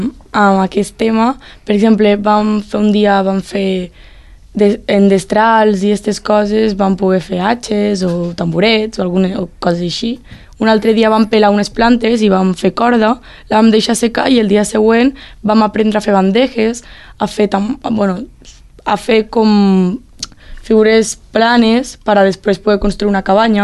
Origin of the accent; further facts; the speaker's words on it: Roquetes, Catalonia, Spain; som dos de Roquetes